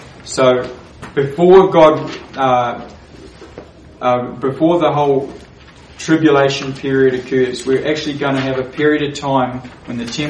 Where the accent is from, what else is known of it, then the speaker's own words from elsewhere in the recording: Pukekohe, Auckland, New Zealand; born there; But, you know, I was born in Auckland, New Zealand, or Pukekohe near Auckland, New Zealand.